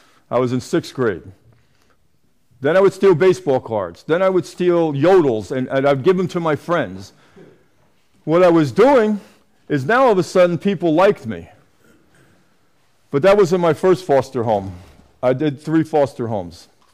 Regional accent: New York City, New York, United States; I was born in 1953 in New York City. My mother left me with black babysitters in Harlem during that period of time

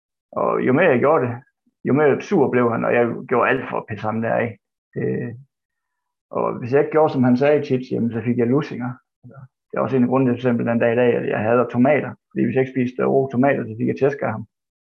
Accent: Esbjerg, Region of Southern Denmark, Denmark; født og opvokset i Esbjerg, og kom ud af sådan en dysfunktionel familie med 4 søskende med 3 fædre.

